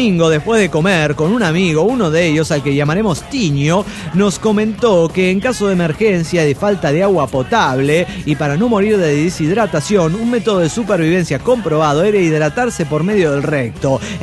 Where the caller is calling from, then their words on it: Japan; de Naoka, Japón.